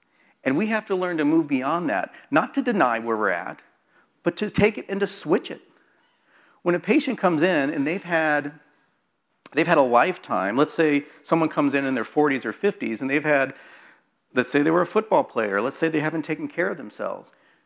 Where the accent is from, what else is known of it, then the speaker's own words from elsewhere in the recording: Midwest, United States; So it was a Southern Baptist, I grew up in the Midwest, so it was Southern Baptist.